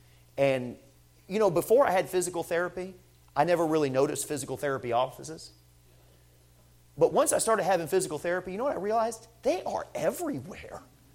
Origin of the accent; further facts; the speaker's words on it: New England, United States; I know I'm from New England, but I know where I stand in the Bible on that.